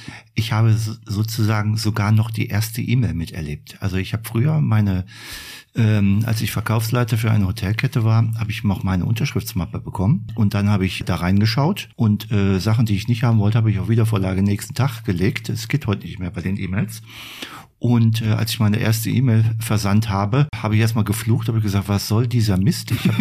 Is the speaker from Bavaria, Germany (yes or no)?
no; Düsseldorf, North Rhine-Westphalia, Germany; Ich bin in Düsseldorf geboren. Meine Eltern kamen beide aus Hamburg, leider beide verstorben. Und ich bin in Düsseldorf geboren, aufgewachsen. Hm. Und ich wohne auch noch in Düsseldorf-Benrath.